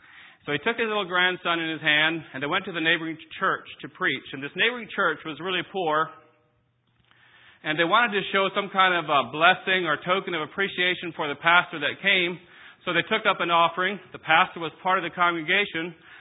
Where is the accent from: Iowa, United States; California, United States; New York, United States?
Iowa, United States; also born or lived in Michigan / North Carolina; now in Statesville, United States; I'm from Statesville, North Carolina. I grew up in central Iowa, married in Michigan, and ended up in North Carolina.